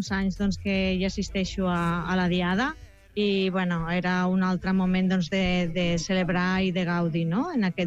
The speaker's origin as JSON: {"language": "Catalan", "town": "Parets del Vallès", "region": "Catalonia", "country": "Spain", "said": "Jo vinc de Parets del Vallès."}